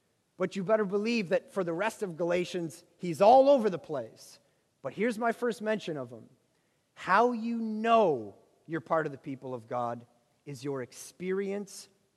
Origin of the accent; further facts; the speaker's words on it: Ontario, Canada; See, I'm from Ontario, so Niagara Falls is just kind of like everyone's been there, everyone's done it.